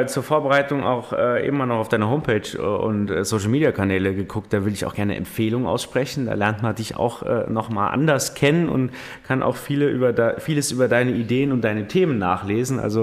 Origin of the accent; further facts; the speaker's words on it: Saarland, Germany; Ist ja dann doch was Besonderes, rheinland-pfälzische Schule als Saarländer